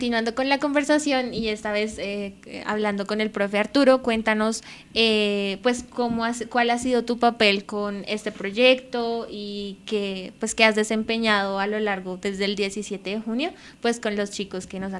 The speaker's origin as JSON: {"language": "Spanish", "country": "Colombia", "said": "Ay, fallé como colombiana."}